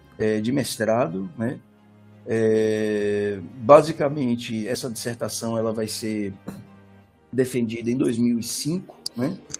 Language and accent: Portuguese; Bahia, Brazil; also born or lived in São Paulo; Eu nasci em São Paulo, né? Eu morei minha vida inteira na Bahia, sou quase um baiano postiço, eu costumo brincar, né?